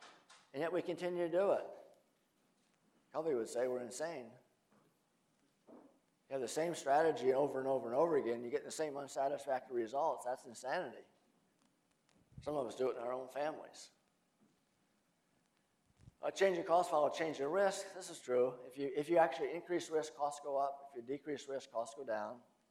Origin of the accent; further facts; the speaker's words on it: Michigan, United States; You know, I'm from Michigan.